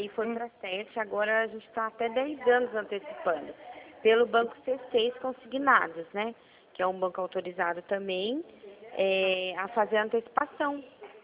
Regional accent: Mogi Guaçu, São Paulo, Brazil; Não, eu sou de Mogi Guaçu, São Paulo também.

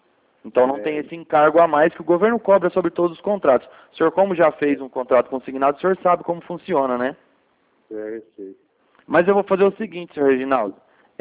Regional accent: Limeira, São Paulo, Brazil; Não, eu sou de Limeira.

